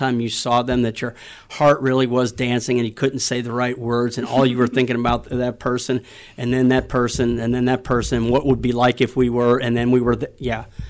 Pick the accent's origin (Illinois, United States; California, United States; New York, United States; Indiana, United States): Illinois, United States; Chicago; I'm not from the country. I'm from the mm-hmm. city. I'm from Chicago.